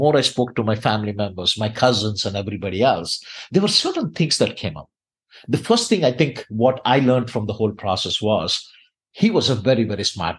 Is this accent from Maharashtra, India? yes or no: no; Miryalaguda, Telangana, India; I was born and raised in India in a small town basically called Miryalgada, where my grandfather was a business person.